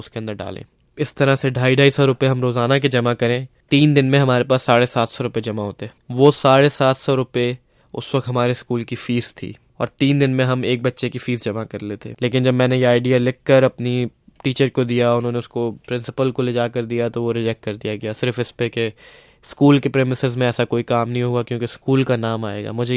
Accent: Karachi, Sindh, Pakistan; میرا تعلق کراچی پاکستان سے ہے.

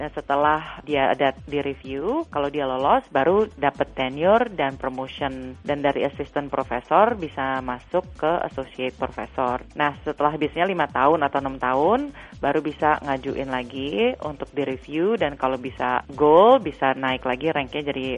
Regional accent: Java, Indonesia; lahir dan besar di Indonesia, terutama di budaya Jawa

